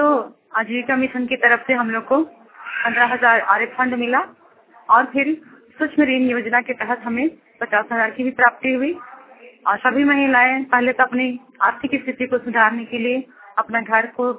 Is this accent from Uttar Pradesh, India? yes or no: no; Kuretoli, Jharkhand, India; मैं कुरेटोली की रहने वाली हूँ। मेरा प्रखंड का नाम नामकुम है, मेरा जिला रांची है, मैं झारखंड राज्य की हूँ।